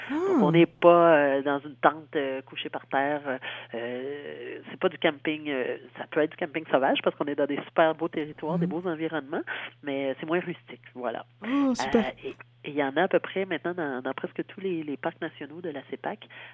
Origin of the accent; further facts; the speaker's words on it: Quebec, Canada; Moi, je suis originaire de la région du Bas-Saint-Laurent, région qu'on connaît souvent pour toute son ouverture sur le fleuve.